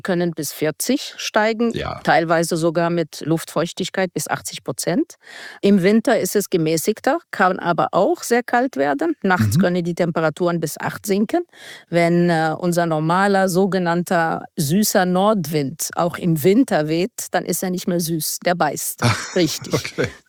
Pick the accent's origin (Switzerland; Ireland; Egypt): Egypt; Cairo, Cairo Governorate; Ich bin in Kairo geboren, ich bin in Kairo aufgewachsen, war auf der deutschen Schule in Kairo, eine Auslandsbegegnungsschule. Da bin ich zweisprachig aufgewachsen, zwischen zwei Kulturen aufgewachsen